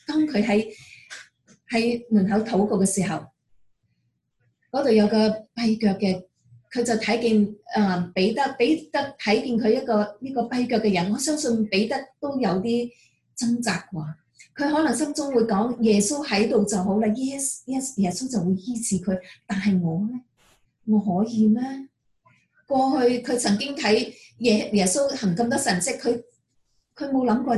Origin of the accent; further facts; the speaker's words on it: China; 他不是好像我们中国人口里说谦卑，但是其实心很想